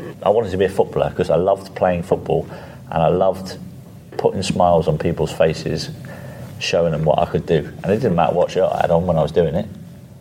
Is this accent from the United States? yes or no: no; Guernsey; growing up in Guernsey. I grew up on a council estate in Guernsey.